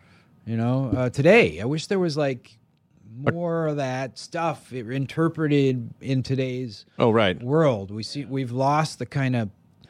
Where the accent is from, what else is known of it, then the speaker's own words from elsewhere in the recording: Maryland, United States; I grew up in Maryland in the.